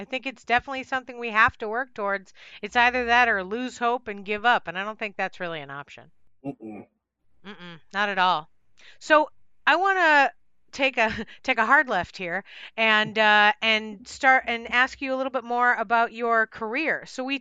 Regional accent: Boston, Massachusetts, United States; Like I was raised in Boston with my mom, who is a teacher. I spent most of my life in the Boston Teachers Union, so I care about teachers.

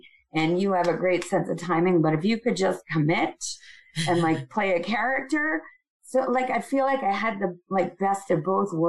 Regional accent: New York, United States; I'm a New Yorker. I lost two people that day. My father had to walk home over the Brooklyn Bridge.

